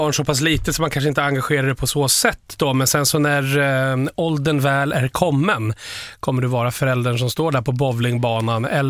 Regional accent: Dalarna County, Sweden; Ja, men jag är från Dalarna.

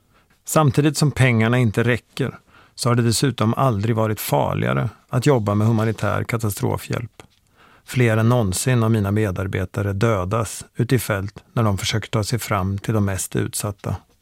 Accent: Borensberg, Östergötland, Sweden; hemma i Borensberg utanför Motala där jag växte upp.

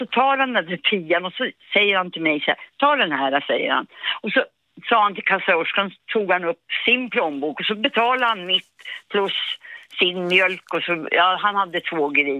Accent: Laisvall, Norrbotten County, Sweden; born or raised there; also born or lived in Danderyd

